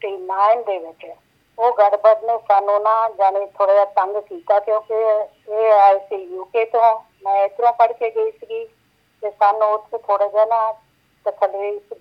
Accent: Mudki, Punjab, India; born there; ਪੰਜਾਬ ਦੇ ਵਿੱਚ ਮੇਰਾ ਜਨਮ ਹੋਇਆ ਸੀ ਜੀ।

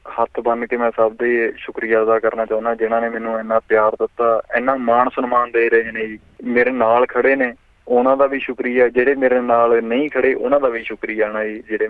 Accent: Patiala, Punjab, India; also born or lived in Auckland; now in Whangarei, New Zealand; ਮੈਂ ਜੀ ਸ਼ਹਿਰ ਪਟਿਆਲੇ ਤੋਂ ਬਿਲੋਂਗ ਕਰਦਾ ਜੀ, ਅਤੇ ਹੁਣ ਮੈਂ ਨਿਊਜ਼ੀਲੈਂਡ ਰਹਿ ਰਿਹਾ ਜੀ, ਪਹਿਲਾਂ ਮੈਂ ਆਕਲੈਂਡ ਰਿਹਾ, ਹੁਣ ਮੈਂ ਫੰਗਾਰਾਈ ਸਾਈਡ ਰਹਿੰਦਾ ਜੀ।

